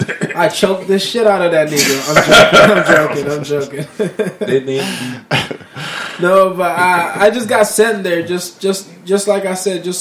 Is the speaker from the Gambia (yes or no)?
yes; Gambia; also born or lived in Rhode Island; now in Seattle, United States; So, when I was like a toddler, I got shipped back from Rhode Island to Gambia.